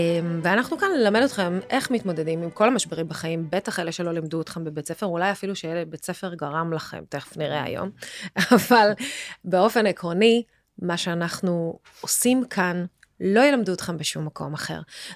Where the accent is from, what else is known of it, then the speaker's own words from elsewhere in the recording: Tel Aviv, Tel Aviv District, Israel; אני תל אביבית וגדלתי בעירוני A.